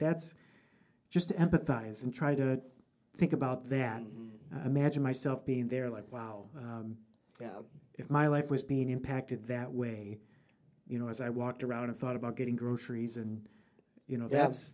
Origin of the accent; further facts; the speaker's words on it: United States; it's not something I've experienced as an American.